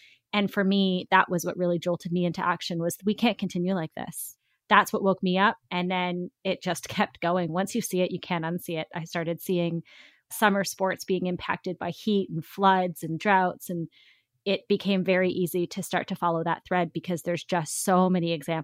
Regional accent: Canada; I'm from Canada.

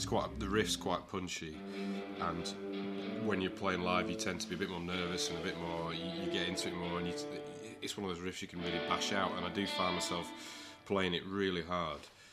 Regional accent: North West England, United Kingdom; now in Yorkshire, United Kingdom; I'm a bit of a turncoat because I'm from Lancashire originally, and I've defected over the border

